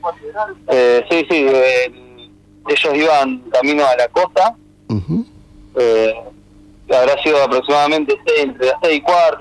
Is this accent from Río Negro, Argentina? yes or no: no; Villa Constitución, Santa Fe, Argentina; Nosotros somos de Villa Constitución, provincia de Santa Fe, que está aproximadamente a 240 kilómetros ahí de Mercedes.